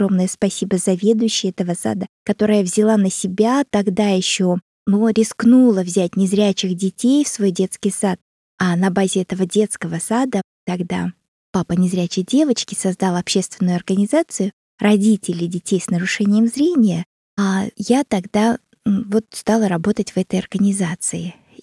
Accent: Ulan-Ude, Buryatia, Russia; О нашего говорю, потому что тоже можно сказать, что это мой родной город Улан-Удэ.

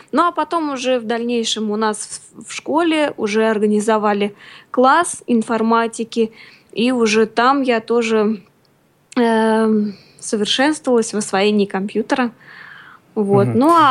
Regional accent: Gay, Orenburg Oblast, Russia; born there; also born or lived in Samara; Я училась в самарской школе. Я вообще жила... я родилась в ГАИ, в Оренбургской области.

